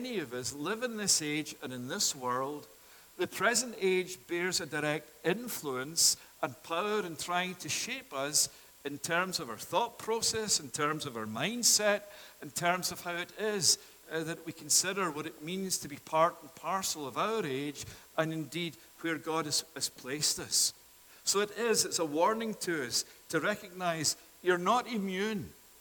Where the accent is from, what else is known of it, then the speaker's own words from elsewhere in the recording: Scotland, United Kingdom; now in Canada; as my accent tonight tells you, that I'm not by birth Canadian, but it is that I come from Scotland